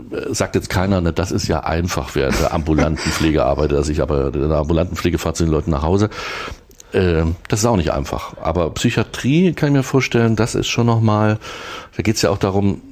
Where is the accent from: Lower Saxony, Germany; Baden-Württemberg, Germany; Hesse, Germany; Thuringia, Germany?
Thuringia, Germany; Erfurt; weil ich auch gebürtiger Erfurter bin. Ich mag die Stadt auch sehr, aber wir sind schon so lange hier drin, wir, die hier aufgewachsen sind